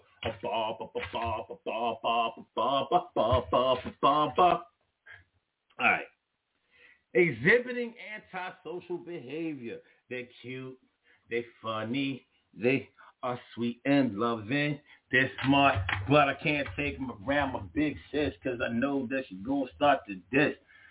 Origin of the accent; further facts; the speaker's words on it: Philadelphia, Pennsylvania, United States; Shit, I'm from Philly. We don't fake nothing.